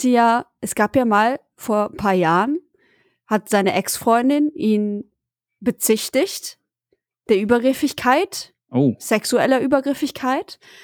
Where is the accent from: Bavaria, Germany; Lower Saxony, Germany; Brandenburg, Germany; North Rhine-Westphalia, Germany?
North Rhine-Westphalia, Germany; Bonn; ich komme ja aus dem Raum Bonn, bin in Bonn zur Schule gegangen